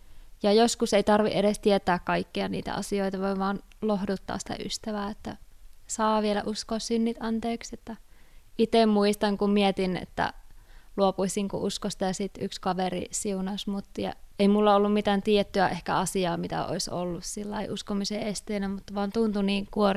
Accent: United States; Finnish is a second language; now in Finland; mä oon Amerikasta kotoisin ja Ville on täältä Suomesta

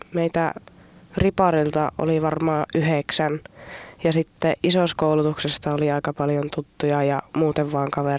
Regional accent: Tornio, Lapland, Finland; No, mä oon Torniosta kotoisin, mutta mä olin 9-luokan täällä Ranualla

